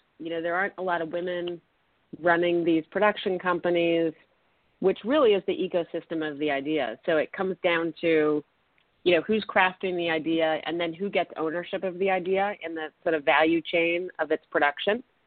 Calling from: Washington, District of Columbia, United States; I am calling from the nation's capital.

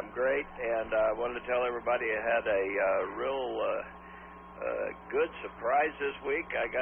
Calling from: Rolla, Missouri, United States; I'm in Rolla doing surgery this morning.

